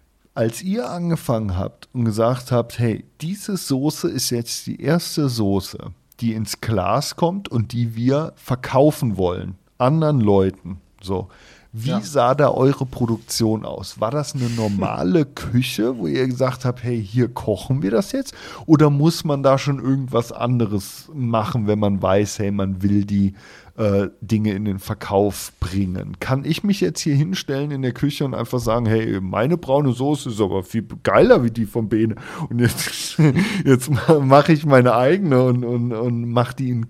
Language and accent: German; Rhineland-Palatinate, Germany; Von der Mosel komme ich tatsächlich her.